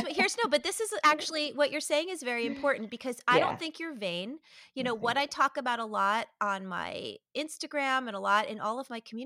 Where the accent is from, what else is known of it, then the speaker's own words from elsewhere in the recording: New York, United States; now in Delaware, United States; She's from Boston and I'm from New York.